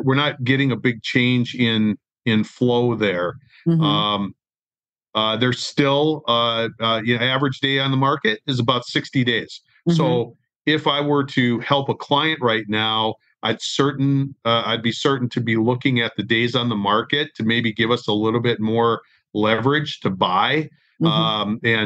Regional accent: Scottsdale, Arizona, United States; I am from the beautiful town of Scottsdale, Arizona.

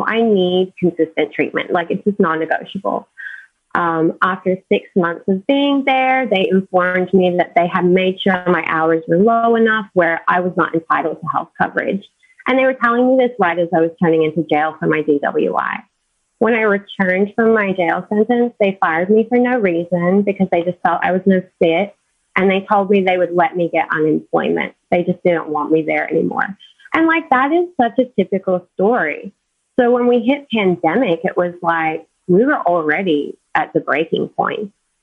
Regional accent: Australia; now in Austin, United States; I'm in Austin, Texas. So I've been in the service industry for over a decade. I'm originally from Australia

